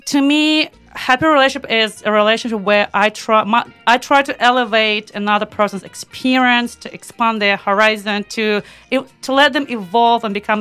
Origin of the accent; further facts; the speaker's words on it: Belarus; English is a second language; I grew up in Belarus. I'm a very traditionally oriented woman in that aspect